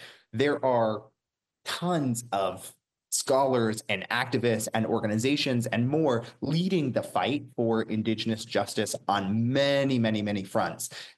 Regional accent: United States; I had mentioned previously, I'm from the Navajo Nation.

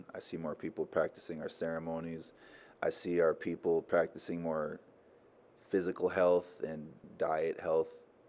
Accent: Red Lake, Minnesota, United States; I've always had a passion for the youth, because I grew up in Red Lake my whole life

